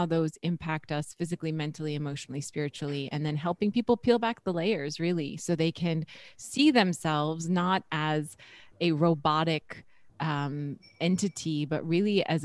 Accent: North Dakota, United States; I grew up in North Dakota, but when I moved from where I grew up

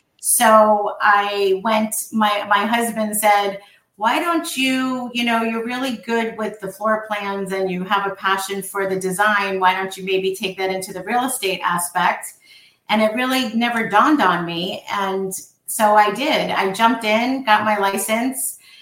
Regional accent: Miami, Florida, United States; also born or lived in New York; I actually was born in New York, but lived there till I was 5. I grew up in Miami.

